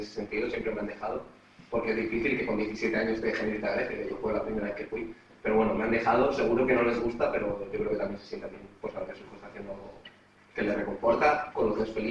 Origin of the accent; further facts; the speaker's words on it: Germany; habría ocurrido en Alemania, pero yo como alemán no quería